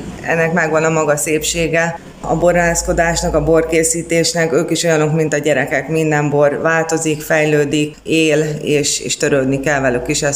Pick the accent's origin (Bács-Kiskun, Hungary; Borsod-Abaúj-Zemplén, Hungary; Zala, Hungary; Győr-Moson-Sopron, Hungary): Bács-Kiskun, Hungary; Hajós; én ebben nőttem itt bele a Pincefaluba. Ugye ide születtünk hajósra mindketten a férjemmel.